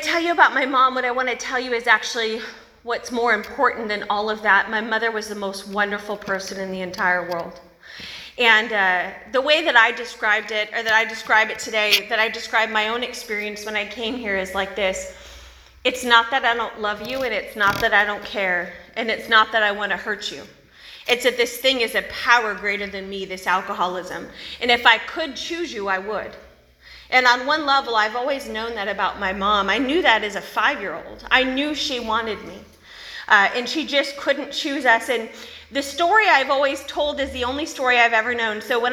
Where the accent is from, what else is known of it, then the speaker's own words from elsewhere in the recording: the South, United States; accent: Southern; I'm from the South of the United States, not California. So I come from Tennessee, Alabama, Arkansas.